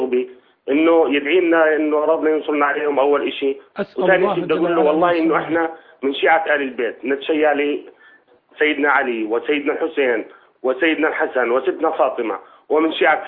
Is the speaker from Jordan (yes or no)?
yes; Jordan; now in United Arab Emirates; احنا كشباب أنا يعني من الجيل عمري 30 سنة. وأنا أردني مقيم بالإمارات.